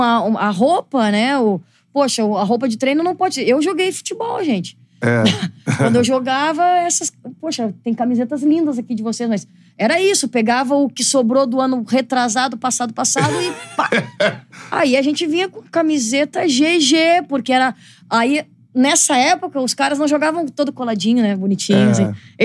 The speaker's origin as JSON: {"language": "Portuguese", "town": "Porto Alegre", "region": "Rio Grande do Sul", "country": "Brazil", "said": "Eu sou de Porto Alegre, sou gaúcha."}